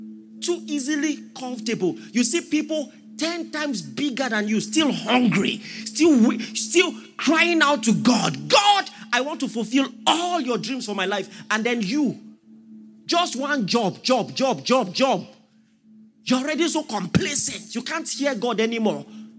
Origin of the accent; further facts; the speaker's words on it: Nigeria; You don't understand how strange that is to me as a Nigerian.